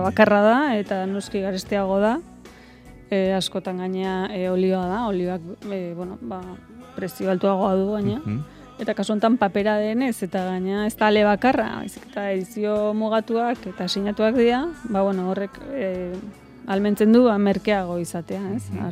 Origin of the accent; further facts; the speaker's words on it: Mexico; Ba, bai, ba, bantxe, Mexikotik etorri naiz